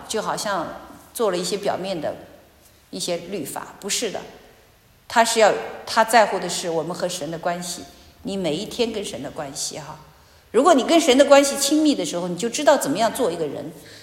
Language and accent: Chinese; China; 我们中国人说那个中国古话怎么说